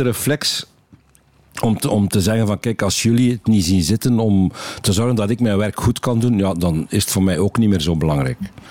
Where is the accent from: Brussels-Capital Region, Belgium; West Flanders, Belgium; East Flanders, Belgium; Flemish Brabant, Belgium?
West Flanders, Belgium; Bijvoorbeeld in West-Vlaanderen is dat, de provincie waar ik vandaan kom, is dat echt heel... heel erg aanwezig.